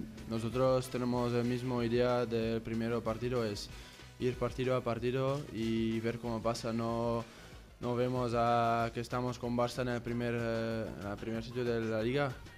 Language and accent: Spanish; Belgium; Spanish is a second language; Y yo creo que por eso yo vengo de Bélgica y ahí también hay más frío y lluvia.